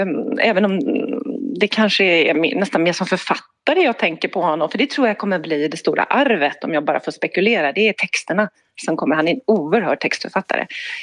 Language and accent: Swedish; Gothenburg, Västra Götaland County, Sweden; Nummer två tycker jag är som göteborgare och hagabo.